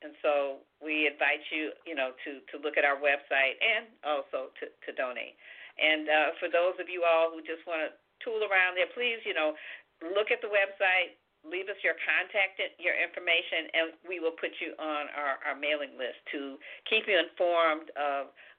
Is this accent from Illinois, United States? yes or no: yes; Chicago, Illinois, United States; I grew up in the Chatham community on the south side of Chicago